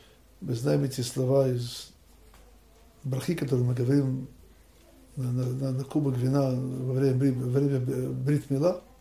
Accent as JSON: {"language": "Russian", "country": "Russia", "moved": "as an adult", "lives_now": "Israel", "said": "когда я бежал из России, я не мог понять, как можно уехать"}